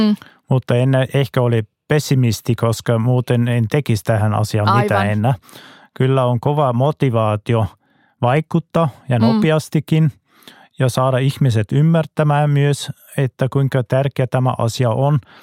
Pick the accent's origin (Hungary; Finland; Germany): Germany; siellä minun kotimaassa Saksassa oli ihan kielletty sunnuntaina ajaa autolla